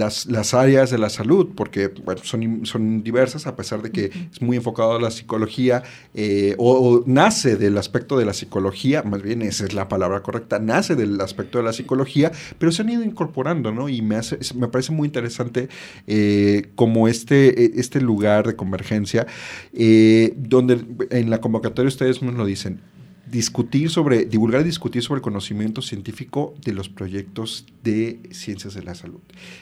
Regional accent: Mexico; aquí como buen mexicano siempre lo dejamos todo al último

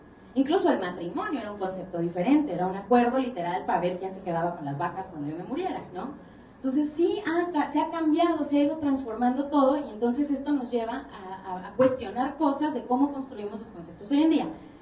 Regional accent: Tapachula, Chiapas, Mexico; yo tengo un hermano varón mayor, en Tapachula, Chiapas, de donde yo soy

